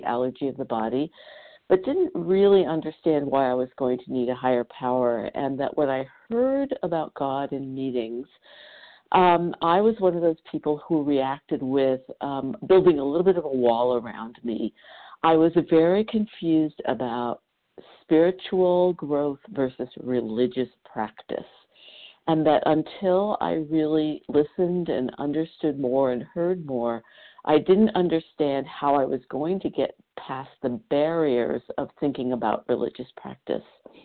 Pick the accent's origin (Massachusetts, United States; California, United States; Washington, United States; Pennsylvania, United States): Washington, United States; Kirkland; I'm from Washington State in Kirkland outside of Seattle.